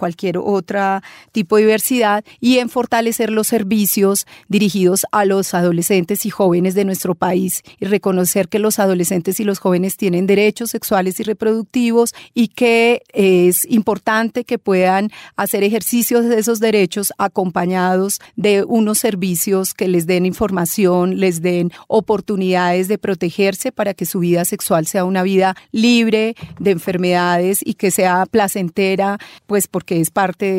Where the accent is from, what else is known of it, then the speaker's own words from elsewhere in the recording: Colombia; yo creo que como sociedad colombiana y como entidades de gobierno